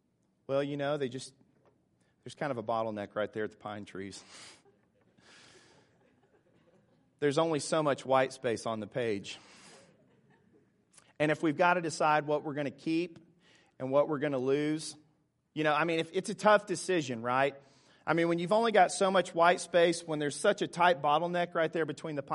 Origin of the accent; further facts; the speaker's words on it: Fayetteville, United States; So I'm from Fayetteville, and at the time there happened to be two Christian bookstores in Fayetteville.